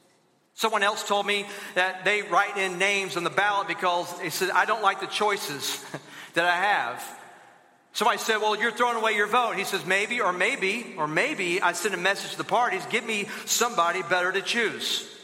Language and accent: English; Alabama, United States; someone who denies Christ from my home state, Alabama.